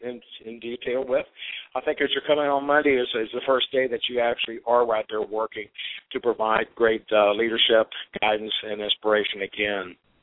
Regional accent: Cincinnati, Ohio, United States; now in Savannah, United States; I'm originally from the Cincinnati area, and I was a transplant to Savannah, Georgia.

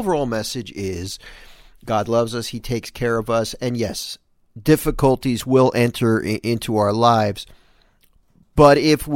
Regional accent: Philadelphia, Pennsylvania, United States; growing up in Philadelphia and living in the Philadelphia area right now, I live in New Jersey, but right over the bridge from Philly, I'm a Philly sports fan.

